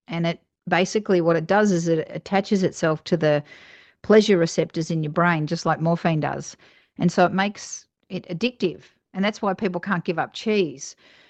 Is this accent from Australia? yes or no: yes; Australia; accent: Australian; now in United States; I'm living in the States now. You can tell that I'm an Australian and I've got that strange accent.